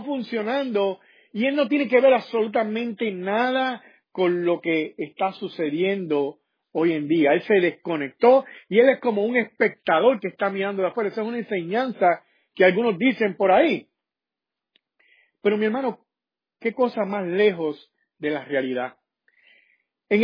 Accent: Puerto Rico; y yo soy puertorriqueño

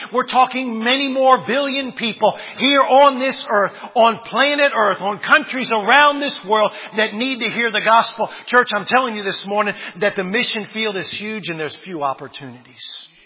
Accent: Washington, District of Columbia, United States; Now listen, I'm from Washington, D.C. I'm a Redskin fan.

